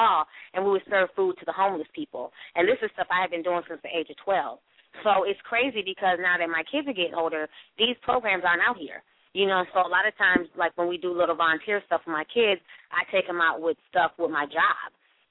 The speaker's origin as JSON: {"language": "English", "country": "Nigeria", "said": "You know, like many people know or don't know, I'm Nigerian. I have Nigerian parents."}